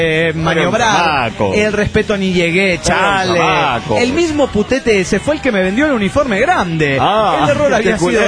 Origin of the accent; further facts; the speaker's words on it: Hermosillo, Sonora, Mexico; now in Spain; de Hermosillo, Sonora, México, residiendo en el sur de España.